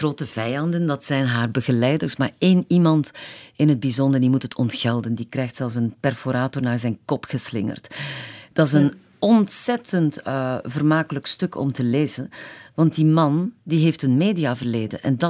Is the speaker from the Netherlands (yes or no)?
no; Flanders, Belgium; bij ons in Vlaanderen